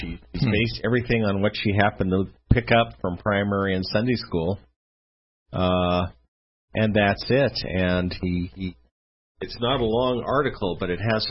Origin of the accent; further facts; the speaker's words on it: La Mesa, California, United States; back when I was a teenager, there was actually a branch of the Reorganized Church there in my hometown, La Mesa, California